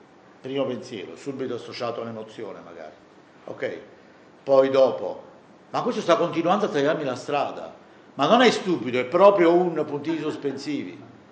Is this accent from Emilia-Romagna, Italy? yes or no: no; Naples, Campania, Italy; Per esempio, io sono napoletano, Napoli c'è molto traffico, come voi sapete.